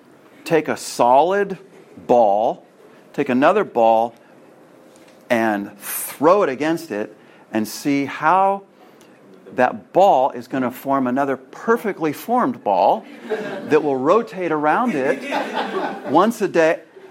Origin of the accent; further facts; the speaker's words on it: California, United States; Some years ago, I was in my home state of California going to the Space and Science Center